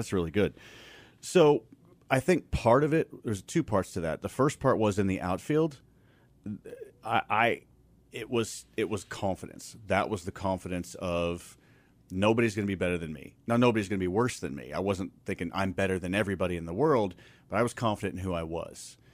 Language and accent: English; Chicago, Illinois, United States; I'm from Chicago. I've played games in a snowstorm before where you can't pick the ball up from all the flakes